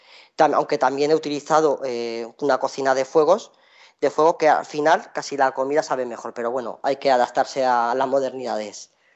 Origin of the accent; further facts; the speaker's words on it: Ciudad Real, Castilla-La Mancha, Spain; now in Madrid, Spain; soy de Ciudad Real, aunque vivo en Madrid.